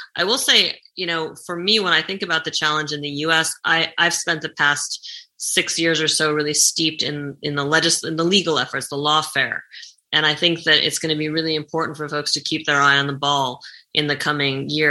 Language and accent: English; Arizona, United States; from my home state of Arizona